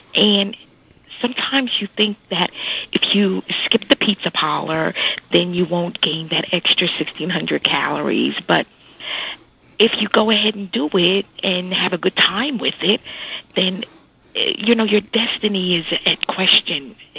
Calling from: New Jersey, United States; I'm calling from New Jersey, and I listen to your show every day that I can.

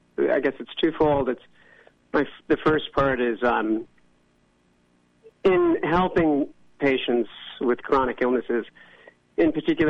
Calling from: Baltimore, Maryland, United States; I'm calling from Baltimore, Maryland.

